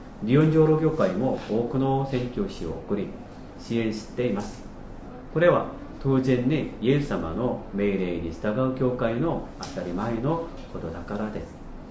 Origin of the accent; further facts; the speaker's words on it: South Korea; Japanese is a second language; now in Japan; 私が韓国人なので歴史的な葛藤がある日本に来ることは、対してある韓国の信徒たちに反感を持たれるもありました。